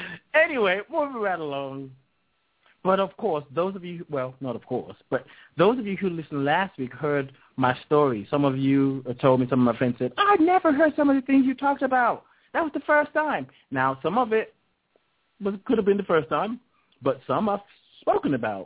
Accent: England, United Kingdom; born there; When I was born in England

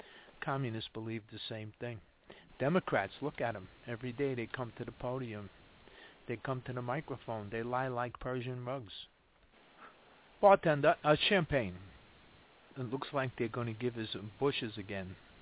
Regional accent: United States; when I was growing up in the America that used to be, you bought preferred stock.

